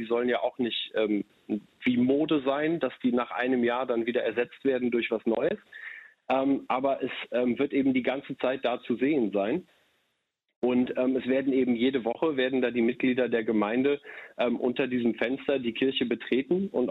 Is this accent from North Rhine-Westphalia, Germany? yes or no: yes; Cologne, North Rhine-Westphalia, Germany; born there; kenne ich als gebürtiger Kölner jetzt nur zu gut